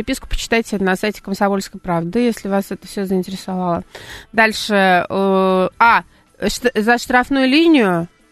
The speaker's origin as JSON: {"language": "Russian", "region": "Moscow", "country": "Russia", "said": "мы из Москвы."}